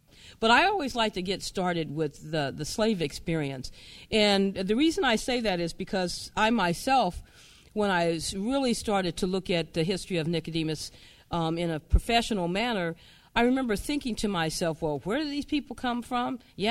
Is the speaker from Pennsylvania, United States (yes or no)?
no; Pasadena, California, United States; To just give you a little bit more in terms of my own personal background, I grew up in Pasadena, California.